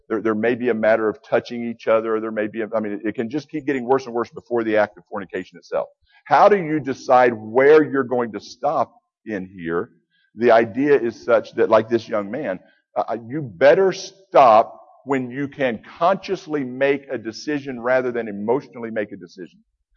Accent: Florida, United States; I grew up in Florida. And as I mentioned this morning, I spent almost all my time on the water.

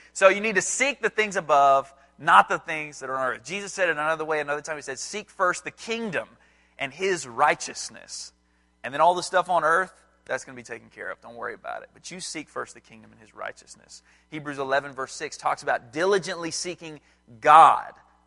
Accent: Alabama, United States; now in Atlanta, United States; I'm from North Alabama. I live in Atlanta, Georgia now

